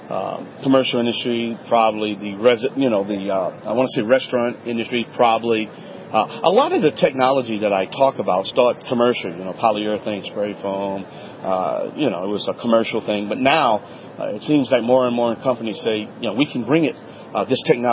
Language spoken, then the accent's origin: English; Louisiana, United States; you're listening to Home Talk USA